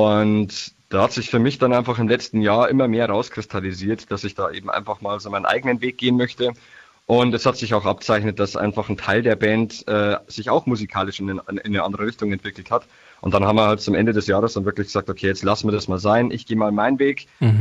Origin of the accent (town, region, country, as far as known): Niedertaufkirchen, Bavaria, Germany